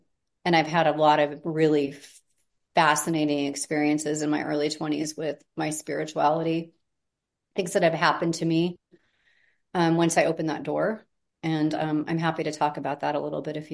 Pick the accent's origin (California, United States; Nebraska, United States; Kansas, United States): Nebraska, United States; Omaha; born there; I was born in the Midwest. I was born in Omaha. I mean, right in smack dab center of the country.